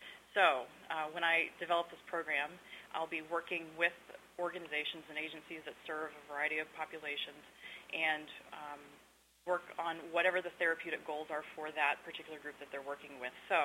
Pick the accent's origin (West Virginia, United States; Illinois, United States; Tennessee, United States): Tennessee, United States; also born or lived in Texas; Well, I'm not a native Texan. My background, I grew up in East Tennessee at the base of the Appalachian Mountains.